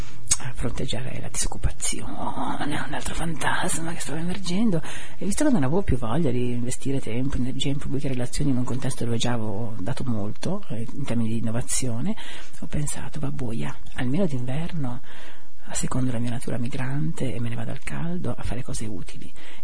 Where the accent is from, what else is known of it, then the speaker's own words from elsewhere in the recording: Liguria, Italy; chiaramente essendo ligure, c'è un certo talento per il fatto di consumare meno